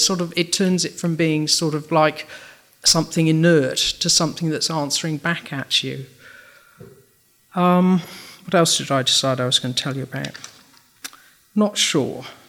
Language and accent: English; Wales, United Kingdom; born there; I was born in Wales, and you can't get away without having poetry, singing, and rugby as influences.